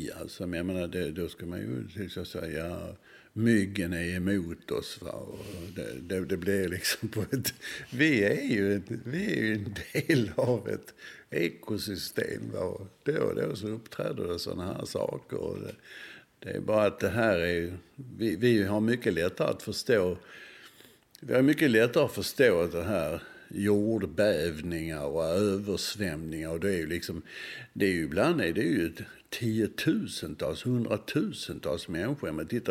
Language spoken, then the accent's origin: Swedish; Malmö, Skåne, Sweden; jag är född och uppväxt i Malmö och ungefär, jag kan säga 200 meter från där jag bodde i höghus i stan, eller höghus, fyravåningshus i stan